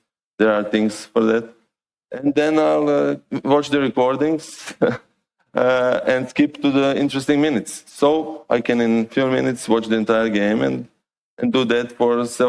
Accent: Croatia; English is a second language; I come from Croatia.

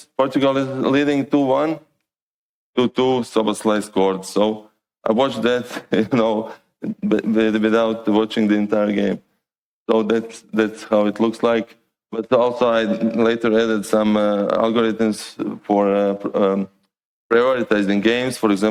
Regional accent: Croatia; English is a second language; I come from Croatia.

